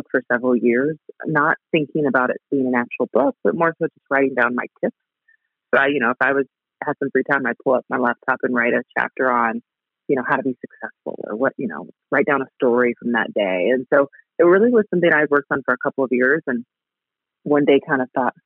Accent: Oklahoma, United States; You know, I'm from Oklahoma, and so I would not miss this interview for the world.

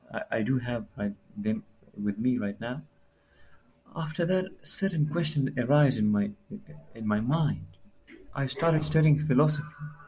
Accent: Afghanistan; now in Pakistan; I am basically from Afghanistan, but for the past 8 or 9 years, I have been living here in Pakistan as a migrator. And I am belonging from a very strict religious family. My father is an Islamic scholar.

